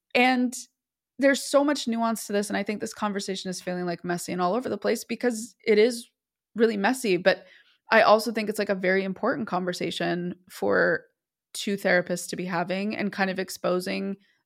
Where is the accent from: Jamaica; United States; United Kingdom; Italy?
United States; New York; I grew up in New York. I was an hour north of New York